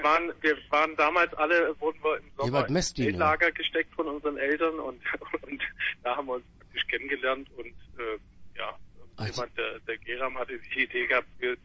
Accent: Marbach am Neckar, Baden-Württemberg, Germany; Also wir kommen alle aus Marbach oder haben schon mal in Marbach gewohnt.

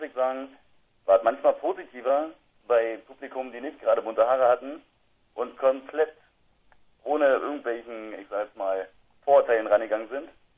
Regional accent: Kloppo, Brandenburg, Germany; Also, wir kommen aus Kloppo, ein Dorf in der Uckermark bei Prenzlau.

